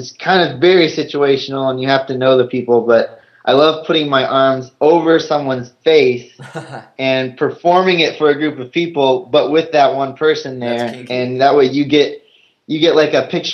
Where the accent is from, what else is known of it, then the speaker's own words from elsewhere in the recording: Lebanon, Indiana, United States; an awesome magician named Mark Lehman from Lebanon, Indiana, which is my hometown.